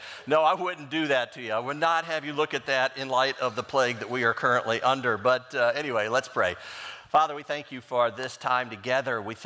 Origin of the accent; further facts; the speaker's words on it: St. Louis, Missouri, United States; See, because we came from St. Louis where you don't have accents. We just have a good old American accent, right? I lived off of 44.